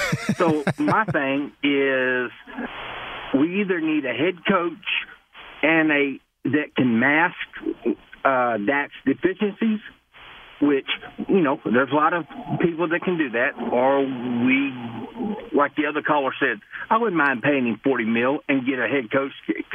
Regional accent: Arlington, Texas, United States; now in South Carolina, United States; I'm from Arlington, Texas. Moved to South Carolina. I can say all my years, and I'm 53

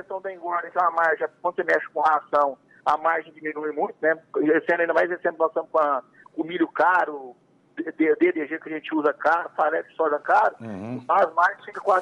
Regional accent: Minas Gerais, Brazil; quando nós entramos na novilha, é como nós começamos aqui no Mato Grosso, quer dizer, somos originários de Minas Gerais, de Utaba.

